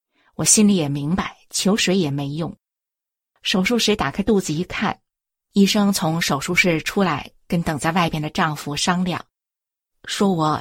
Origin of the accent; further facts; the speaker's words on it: Shenyang, Liaoning, China; also born or lived in Beijing; 我出生在北京，当年就住在西单的辟财胡同。1958年随父母搬到辽宁沈阳。